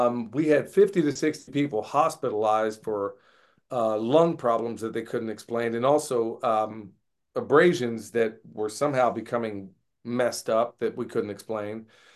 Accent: Oklahoma, United States; also born or lived in Texas; I grew up in Oklahoma and Texas and all those places.

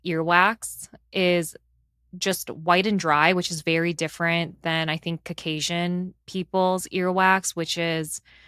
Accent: Chicago, Illinois, United States; also born or lived in San Francisco / Atlanta / Boston; Like, I was born here in Chicago, for those of you who don't know. I was born in Ravenswood, which is a neighborhood here in Chicago. And I've pretty much been here all my life

